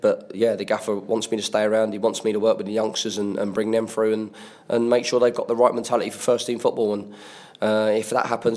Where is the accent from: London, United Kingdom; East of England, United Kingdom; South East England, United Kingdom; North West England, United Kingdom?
East of England, United Kingdom; Watford; Watford, again, my hometown I grew up with.